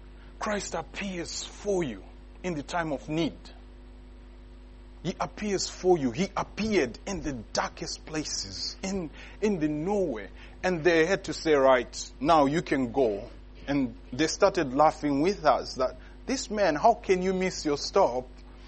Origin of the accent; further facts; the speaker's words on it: Edinburgh, Scotland, United Kingdom; I said, I'm from Edinburgh. I'm staying in Edinburgh.